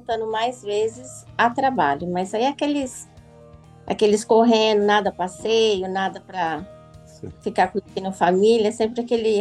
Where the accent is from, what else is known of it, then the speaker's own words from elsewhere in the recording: Catanduva, São Paulo, Brazil; now in Japan; Eu vim em 1990. Eu cheguei aqui acho que em 1994.